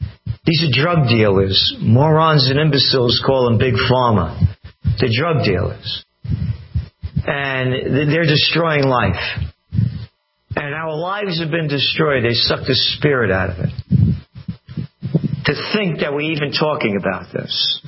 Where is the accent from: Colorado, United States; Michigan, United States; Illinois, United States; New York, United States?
New York, United States; Bronx; It's not the New York that I grew up in. You know, I was born in the Bronx.